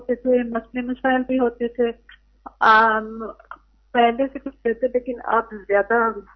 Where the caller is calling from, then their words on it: London, United Kingdom; جی ہم لندن سے بات کر رہے ہیں.